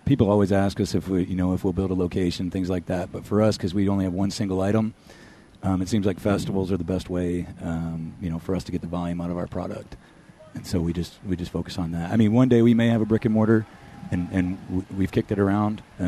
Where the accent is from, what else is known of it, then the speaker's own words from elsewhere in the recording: Toledo, Ohio, United States; But I'm originally from Toledo.